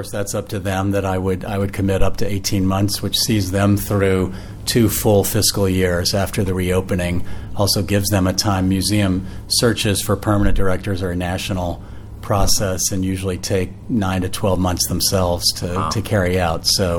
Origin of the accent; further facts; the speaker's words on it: New Orleans, Louisiana, United States; I mean, well, I grew up in New Orleans